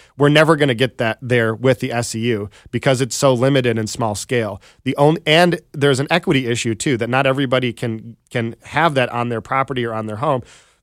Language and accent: English; Ann Arbor, Michigan, United States; So I'm a mix of different backgrounds, but I'm a proud Ann Arborite who went through Ann Arbor Public Schools